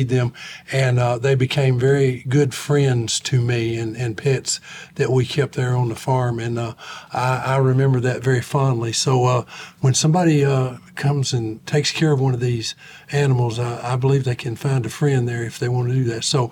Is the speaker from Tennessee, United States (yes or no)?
yes; Lancaster, Tennessee, United States; When I was a child growing up in Lancaster, Tennessee, it was not unusual to see, especially dogs, not so much cats, wander up